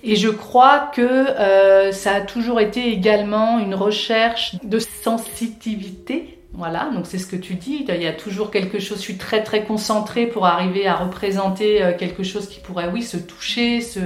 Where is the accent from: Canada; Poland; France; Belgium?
France; Lyon, Auvergne-Rhône-Alpes; moi je suis lyonnaise voilà, de naissance. J'ai vécu à Lyon du coup jusqu'à mes 38 ans.